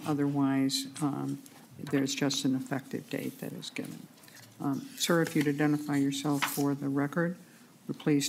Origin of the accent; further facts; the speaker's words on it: Virginia, United States; also born or lived in New Orleans; And as is the case in most Southern families, We are from Virginia. My mother said, no, we're not going to the frozen north.